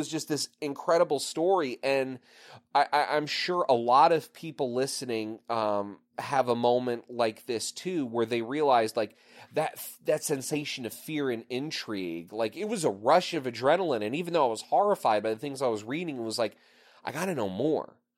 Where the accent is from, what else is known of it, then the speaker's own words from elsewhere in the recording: Clark, New Jersey, United States; also born or lived in Rahway; I grew up in Clark and Rahway inside of Union County, New Jersey.